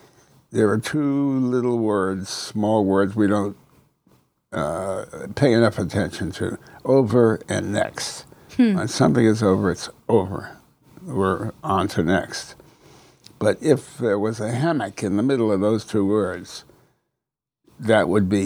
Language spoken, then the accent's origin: English; New Haven, Connecticut, United States; born there; also born or lived in Chelsea, Massachusetts; I was born in New Haven, Connecticut, 96, soon to be 97, July, years ago. Moved from there to, we lived in Massachusetts for a little while. I was 9 years old, living in Chelsea, Mass